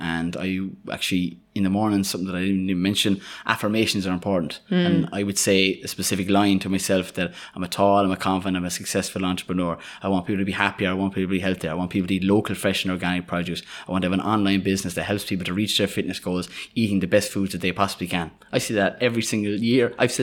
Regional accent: Waterford, Munster, Ireland; I'm from Waterford. And shout out to Flavin.

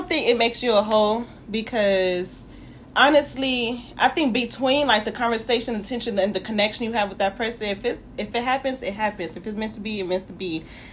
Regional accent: Los Angeles, California, United States; I am from Los Angeles, California, South Central, to be exact.

